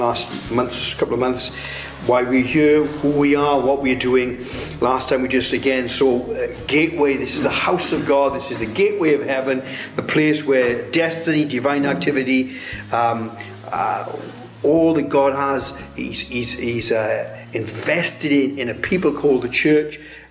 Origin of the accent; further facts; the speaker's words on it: Wales, United Kingdom; I am Welsh. Mm. That's an identity. I am British.